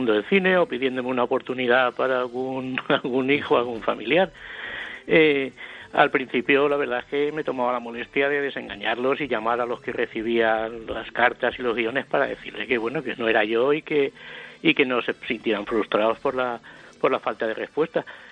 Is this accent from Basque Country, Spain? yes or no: no; Valencian Community, Spain; y también soy valenciano.